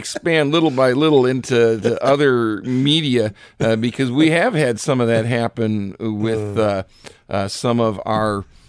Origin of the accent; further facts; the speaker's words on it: Richfield, United States; I worked the elections there in my hometown, Richfield, and it was a long day.